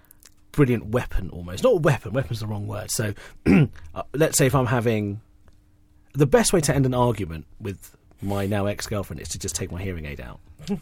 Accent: United Kingdom; So I am British Asian, and I am from a Muslim family.

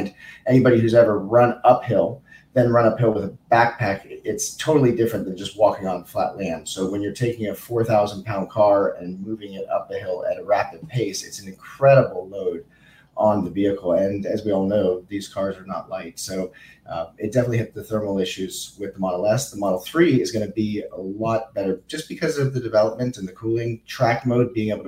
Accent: Florida, United States; And then I'm from Florida, so Sebring is the home track

